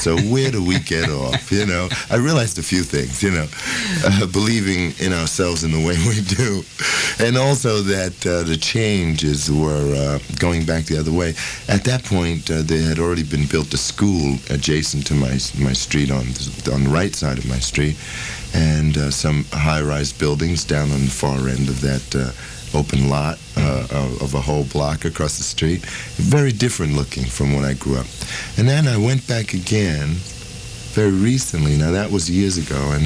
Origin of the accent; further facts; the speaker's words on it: Brooklyn, New York, United States; I think basically because of the way I grew up in Brooklyn